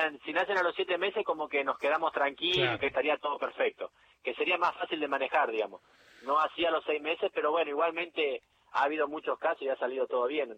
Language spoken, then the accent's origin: Spanish; Olavarría, Buenos Aires Province, Argentina; moved away as an adult; also born or lived in Coronel Suárez; now in Río Grande, Argentina; nací en Coronel Suárez, pero bueno, viví toda mi vida en Olavarría, y bueno, a los 21 años me vine para acá, para Río Grande.